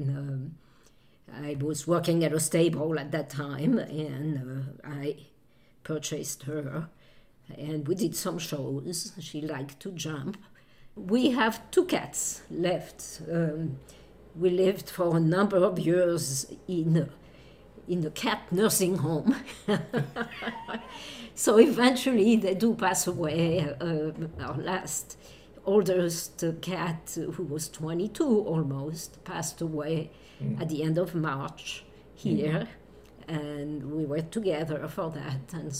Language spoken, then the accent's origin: English; Lyon, Auvergne-Rhône-Alpes, France; I'm from France. I was born in Lyon, the big city, which wants to be the second largest city in France. So I grew up in a big city.